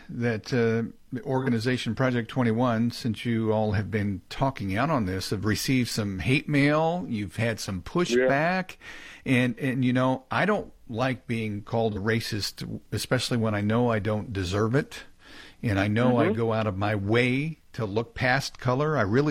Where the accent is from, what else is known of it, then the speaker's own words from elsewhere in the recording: Kansas City, United States; You know, I grew up in Kansas City. I grew up in the 60s and 70s in race riots.